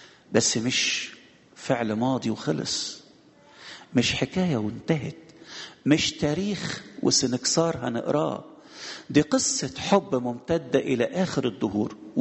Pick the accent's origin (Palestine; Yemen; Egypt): Egypt; احنا مصريين